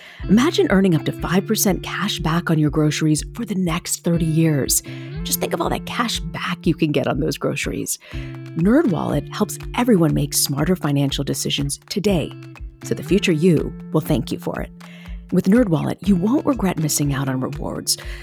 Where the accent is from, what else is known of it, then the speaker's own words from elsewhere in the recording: Tampa, Florida, United States; up in Tampa, almost two decades since we've been here, and it's just so awesome. I'm so excited for my hometown.